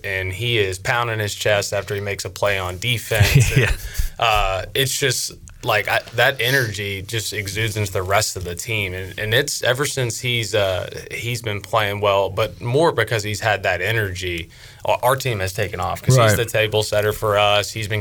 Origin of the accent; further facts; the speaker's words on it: Memphis, Tennessee, United States; I'm from the Memphis area, so we had a couple Pirate faithful there cheering us on